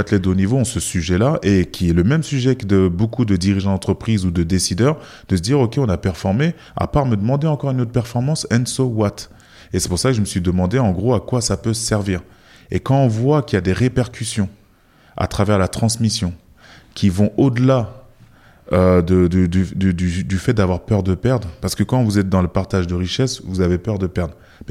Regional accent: France; moi je suis français d'origine ghanéenne

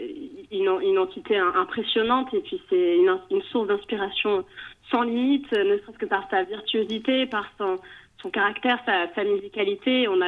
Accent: Toulouse, Occitanie, France; now in Paris, France; Moi, je viens de Toulouse, et plutôt... Pas centre-ville, quoi, plutôt campagne.

